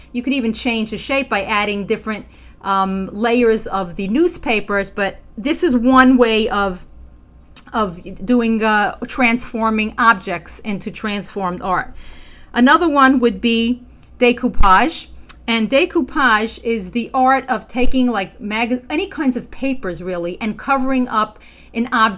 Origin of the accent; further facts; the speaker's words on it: United States; Now, I'm from the United States